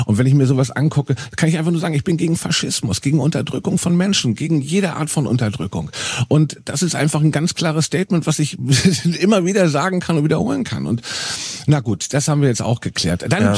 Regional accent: Northern Germany, Germany; Als Norddeutscher muss ich sagen

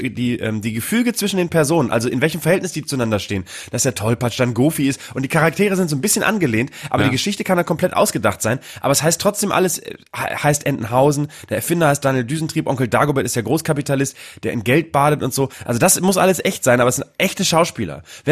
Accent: Bremen, Germany; weil ich komme aus Bremen Nord.

